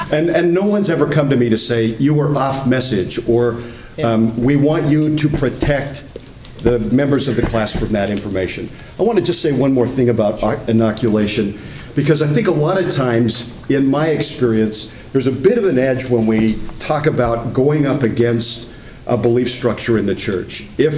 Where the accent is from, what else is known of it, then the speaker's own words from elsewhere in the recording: Bountiful, Utah, United States; when I grew up in Bountiful